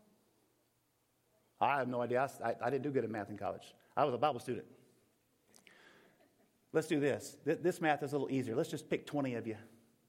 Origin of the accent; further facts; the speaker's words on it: Nashville, Tennessee, United States; maybe it's because y'all live in Snyder and I'm from Nashville